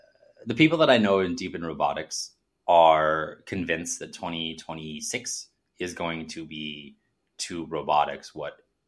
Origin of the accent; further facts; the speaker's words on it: Chicago, Illinois, United States; because I'm from Chicago originally.